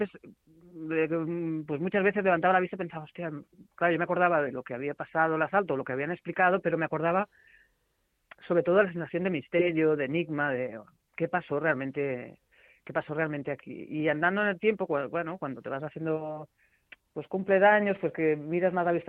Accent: Barcelona, Catalonia, Spain; yo soy de Barcelona, pero yo soy de un barrio de montaña, que me gustan más que los barrios de playa, ¿eh?

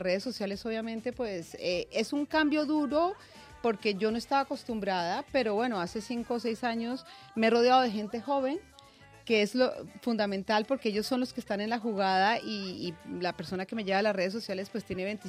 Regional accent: Colombia; moved away; yo siempre soy súper colombiana y siempre he defendido Colombia a capa y espada.

